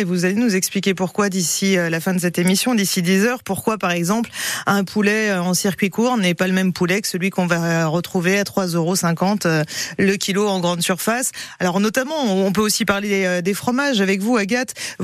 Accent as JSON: {"language": "French", "region": "Auvergne-Rhône-Alpes", "country": "France", "said": "on n'aura jamais de café chez nous en Drôme Ardèche, sur nos terres en tout cas."}